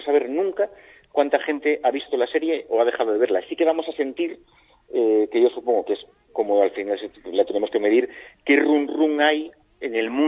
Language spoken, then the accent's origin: Spanish; Galicia, Spain; soy gallego, pero un mal gallego.